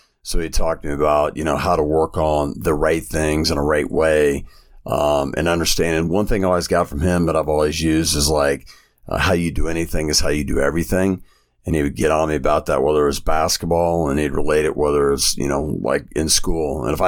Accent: Kansas City, Missouri, United States; And I kind of got into the basketball side because I'm from Kansas City.

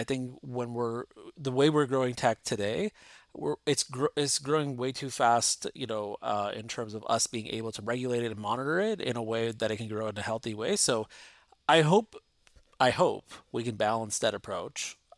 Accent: Lebanon; now in Canada; I'm Lebanese by heritage. I mean, I'm Lebanese as well right now. And, you know, growing up in Lebanon

